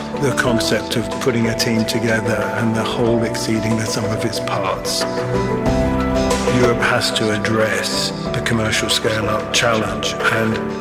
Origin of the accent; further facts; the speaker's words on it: Cambridge, East of England, United Kingdom; So I grew up in Cambridge, in the UK.